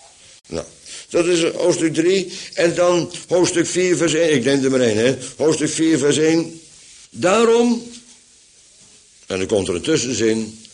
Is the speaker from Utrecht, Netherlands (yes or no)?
no; Bodegraven, South Holland, Netherlands; ik kom uit Bodegraven, dus spreek mij aan. Kaas, de lucht van kaas grootgebracht, dus dat spreekt mij wel aan.